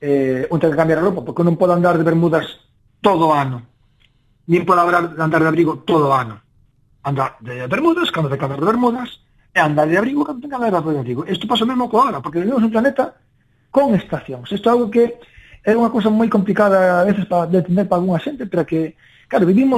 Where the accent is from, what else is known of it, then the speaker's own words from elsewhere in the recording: Galicia, Spain; Eu son da Costa da Morte